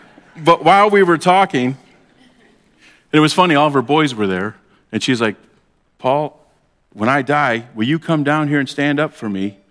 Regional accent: Ohio, United States; born there; Now, I was born here in Ohio, but my family tree is in the South, in Alabama

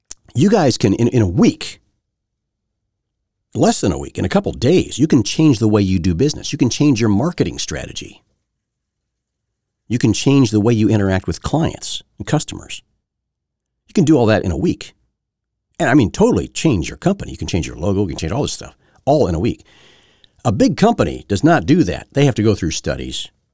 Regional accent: United States; because that's the way I am, because I'm American.

